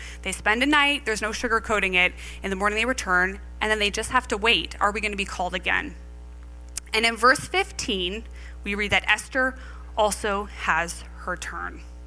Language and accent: English; Canada; So yes, I am Canadian, but I am also a thoroughbred Dutch woman.